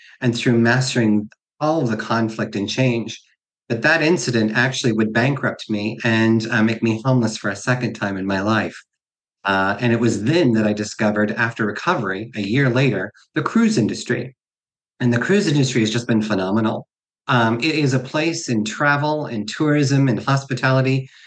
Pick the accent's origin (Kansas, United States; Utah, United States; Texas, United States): Kansas, United States; also born or lived in California; the transition that I made from growing up in Kansas to going into the military and then coming out of the military in California.